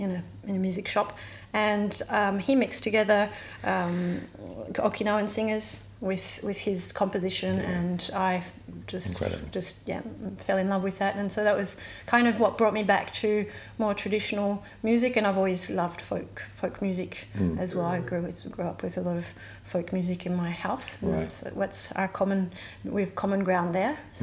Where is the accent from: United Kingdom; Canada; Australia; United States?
Australia; Tasmania; I grew up in Australia and Tasmania, and I always loved singing.